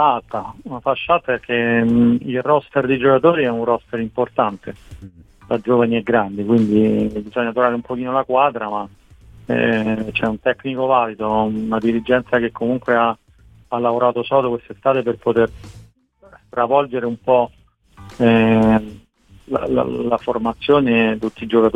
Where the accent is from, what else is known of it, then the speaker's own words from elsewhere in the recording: Rome, Lazio, Italy; che già conoscevo chiaramente da Roma, essendo romano anche lui